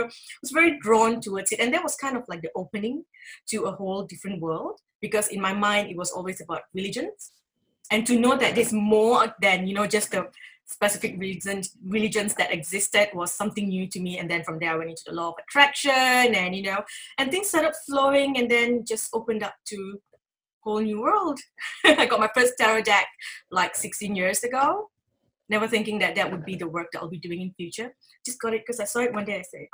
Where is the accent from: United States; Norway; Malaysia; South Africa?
Malaysia; now in Australia; So I was born in Malaysia. I grew up in Malaysia, but I traveled quite a bit. I moved around the world, you know. And finally, you know, destiny brought me here to South Australia.